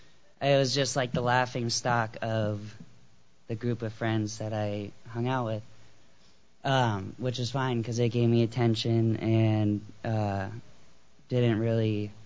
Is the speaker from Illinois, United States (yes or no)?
no; New York, United States; now in Los Angeles, United States; But I got sober in Los Angeles. I grew up in New York, moved from New York to LA, and then pretty much jumped into everything.